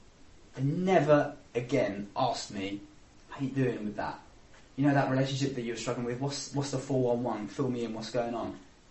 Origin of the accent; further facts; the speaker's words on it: United Kingdom; I don't know if they were just being British and thought, well, if he wants to talk, he'll come to me, which is what we all seem to do in Britain.